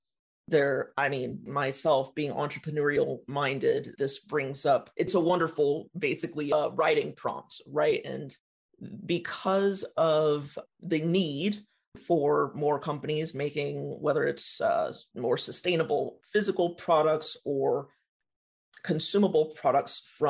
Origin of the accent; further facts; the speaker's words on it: Los Angeles, California, United States; I spent 15 years in Los Angeles, just left not too long ago, and 10 years when I was a kid.